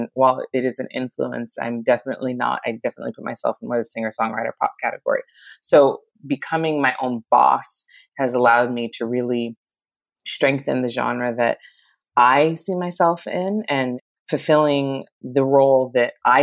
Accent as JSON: {"language": "English", "town": "Santa Barbara", "region": "California", "country": "United States", "lives_now": "Los Angeles, United States", "said": "I'm originally from Santa Barbara, California, and I currently live in Los Angeles, like I said."}